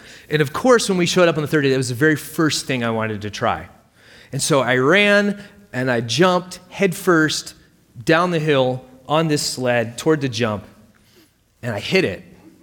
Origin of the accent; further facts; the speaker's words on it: Maine, United States; I grew up in Maine, a small town in Maine, and so sledding was like an every year, all the time experience for me growing up.